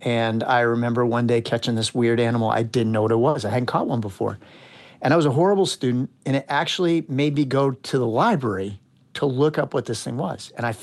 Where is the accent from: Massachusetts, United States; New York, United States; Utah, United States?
Massachusetts, United States; Martha's Vineyard; I grew up in Martha's Vineyard where they shot Jaws